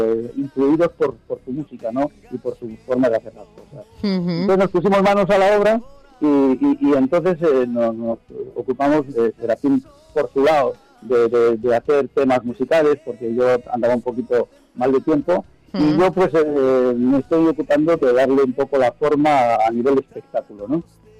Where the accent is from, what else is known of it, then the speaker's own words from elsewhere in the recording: Basque Country, Spain; yo soy, como bien sabes, vasco, y en mi tierra se utilizaba el rock de una manera diferente en aquellos tiempos.